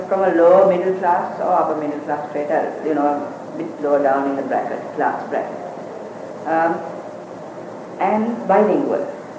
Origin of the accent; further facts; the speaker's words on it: United States; No, I'm American.